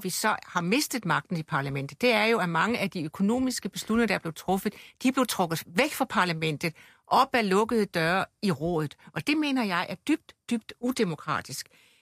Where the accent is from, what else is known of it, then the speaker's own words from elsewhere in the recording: Region of Southern Denmark, Denmark; jeg var venstremand, jeg var fynbo, jeg var dansker, jeg var europæer.